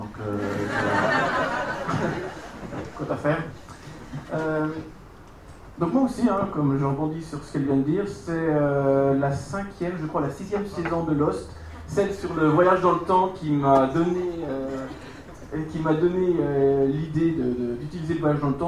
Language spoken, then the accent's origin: French; Grand Est, France; étant local, hein, je suis lorrain, finalien, vosgien